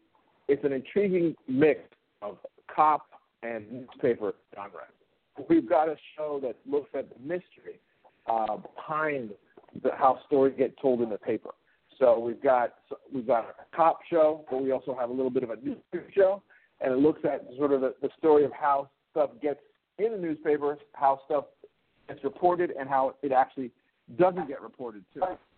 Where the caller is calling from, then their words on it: Toronto, Ontario, Canada; My partner is in Berlin. I'm in Toronto.